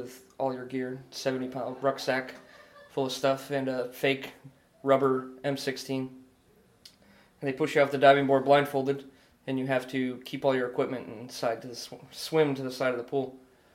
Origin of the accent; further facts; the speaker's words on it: Parrish, New York, United States; 20 miles north of Syracuse, New York.